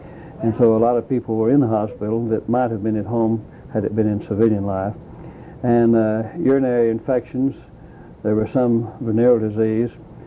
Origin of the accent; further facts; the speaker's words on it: Lubbock, Texas, United States; I went to my hometown, which was by then Lubbock, Texas.